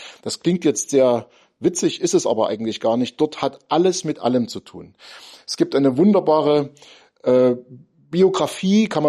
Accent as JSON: {"language": "German", "region": "East Germany", "country": "Germany", "tie": "born or raised there", "said": "ich bin in der DDR aufgewachsen"}